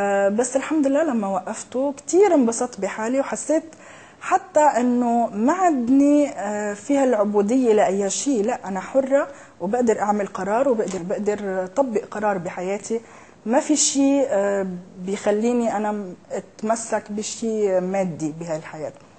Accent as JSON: {"language": "Arabic", "country": "Syria", "said": "أنا أصلي من سوريا، وبسوريا كتير في أكل نباتي،"}